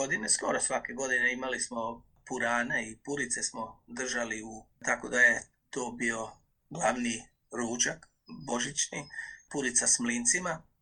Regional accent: Županja, Vukovar-Srijem County, Croatia; now in Australia; ali ja sam rođen i odrastao sam u Županji u istočnoj Slavoniji. Moja mama Zagorka, pa smo imali zagorske običaje.

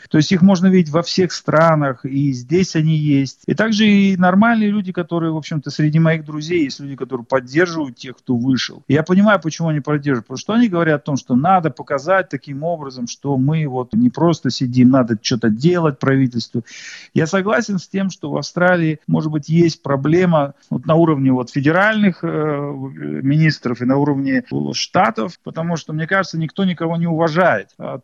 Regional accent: Russia; now in Australia; Я человек, приехавший из России

